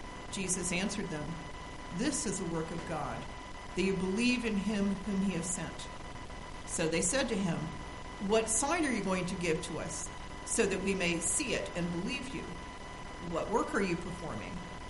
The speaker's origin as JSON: {"language": "English", "town": "Greeley", "region": "Colorado", "country": "United States", "tie": "born or raised there", "said": "I traveled from my hometown of Greeley to Nuremberg, Germany, as an exchange student for the summer."}